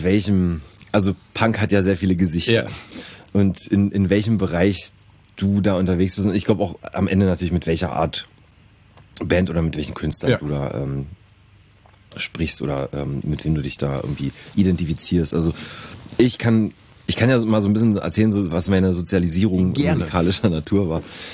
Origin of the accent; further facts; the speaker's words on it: Berlin, Germany; ich komme aus Berlin.